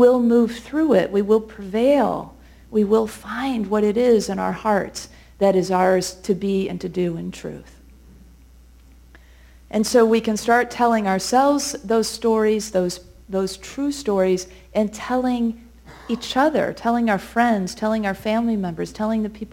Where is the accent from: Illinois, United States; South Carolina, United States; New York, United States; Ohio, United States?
Illinois, United States; Chicago; she did all kinds of amazing things in my hometown of Chicago.